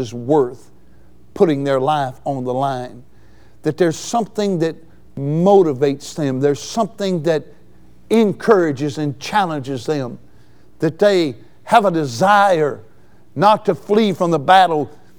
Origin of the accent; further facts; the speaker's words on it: United States; born there; But I wonder, because I'm born an American, I'll fight for the cause of this nation.